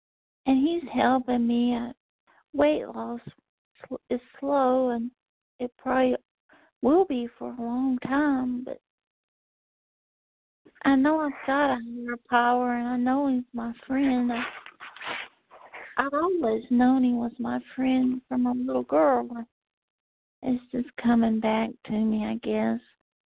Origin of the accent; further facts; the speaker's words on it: North Carolina, United States; from North Carolina. I'm very new to the program.